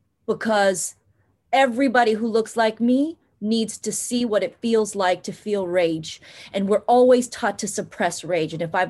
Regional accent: San Francisco, California, United States; born there; In Asian culture, I was born in San Francisco, but we all know Asian women are taught not to stand out too much.

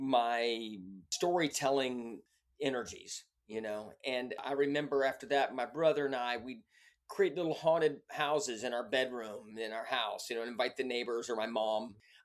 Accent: Pungo, Virginia, United States; I grew up in Virginia, a little town called Pungo, which is in the southeast tip of Virginia, just south of Virginia Beach, getting towards North Carolina. It's on the coast.

